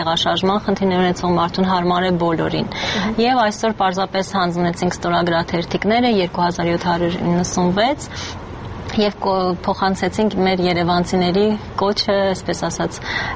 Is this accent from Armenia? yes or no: yes; Yerevan, Armenia; ես շատ սիրում եմ մեր քաղաքը գունազարդումներ, իսկապես իմ դուրը շատ գալիս են որպես երևանցի